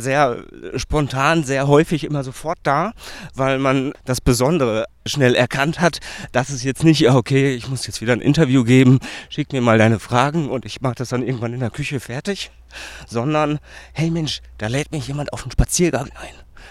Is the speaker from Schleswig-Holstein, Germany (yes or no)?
no; Witten, North Rhine-Westphalia, Germany; born there; now in Dortmund, Germany; ich bin 38 Jahre alt, gebürtiger Wittener, arbeite im Moment bei der Kreativen Kirche in Witten. Wir machen ja viel so im Bereich der Gospelmusik. Und ich lebe hier in Dortmund.